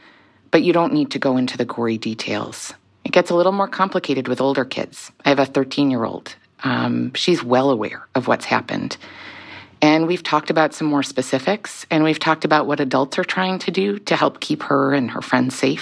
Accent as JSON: {"language": "English", "region": "Rhode Island", "country": "United States", "said": "In my home state of Rhode Island"}